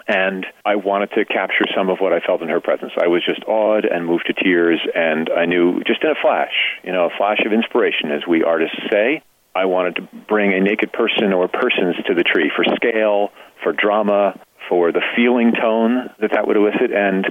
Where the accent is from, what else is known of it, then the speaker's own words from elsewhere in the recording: New York, United States; I was born in Mount Sinai Hospital, which only New Yorkers would know what that means. So 104th and 5th Avenue, my first home was an apartment, 31st Street and Lexington Avenue, 6 blocks from the Empire State Building.